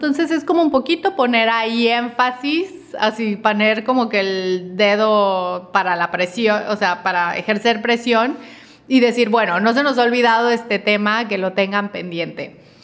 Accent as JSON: {"language": "Spanish", "country": "Mexico", "said": "O sea, a nosotros como mexicanos y como habitantes de nuestro país."}